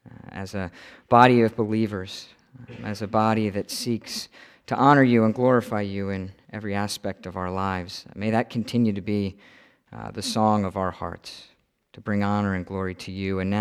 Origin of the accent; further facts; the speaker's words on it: Malvern, Pennsylvania, United States; I come from my hometown is Malvern, Pennsylvania, and it is smaller and has less stoplights than the town I actually lived in.